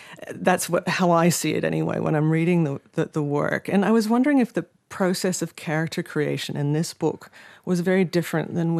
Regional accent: Canada; born there; accent: Canadian; You might tell by my accent, that's where I was born.

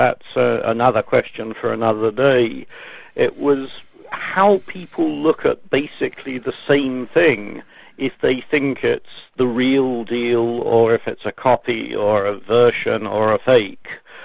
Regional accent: England, United Kingdom; born there; No, I was born in England, which is fairly shameful, but there we are.

